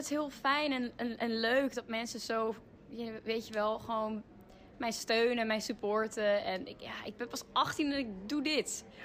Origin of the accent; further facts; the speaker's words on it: Netherlands; En eigenlijk mijn opa's en oma's zijn in Nederland gekomen. Ja. En daar is eigenlijk mijn hele familie eigenlijk opgegroeid. Mijn zus en broer zijn ook hier geboren in Nederland. Dus, maar we zijn volbloed Grieks.